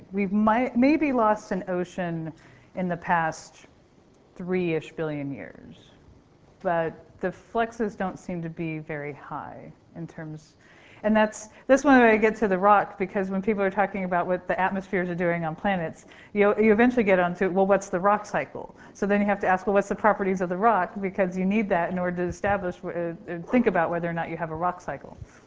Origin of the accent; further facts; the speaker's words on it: Oklahoma, United States; I'm from Oklahoma. I can now find Oklahoma on a map because there's earthquakes there from reactivated faults, right?